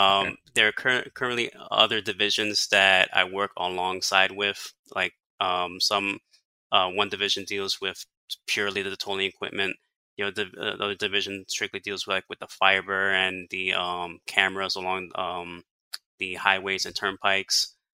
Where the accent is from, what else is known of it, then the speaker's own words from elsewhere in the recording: Elizabeth, New Jersey, United States; now in Orlando, United States; So yeah, I'm Jersey born and raised. I come from Elizabeth, New Jersey. It's south of Newark.